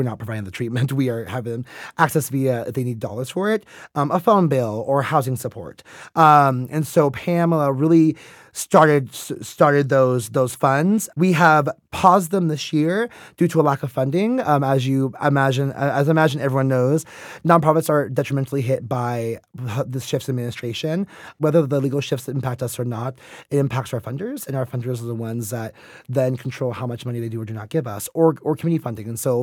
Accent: California, United States; I'm a Black Jewish kid from the Bay Area, born and raised in East Bay. Shout out to East Bay if anyone's from there.

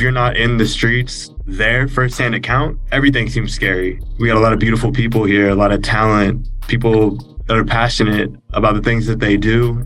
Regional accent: Banning, California, United States; I'm from the Inland Empire

